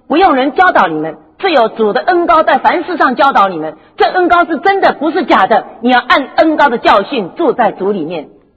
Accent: United States; 他知道我是美国来的

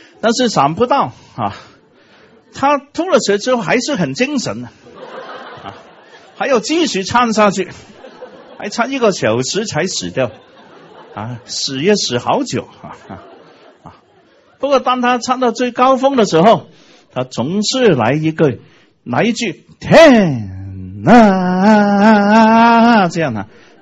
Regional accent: Guangdong, China; 我就是广东人

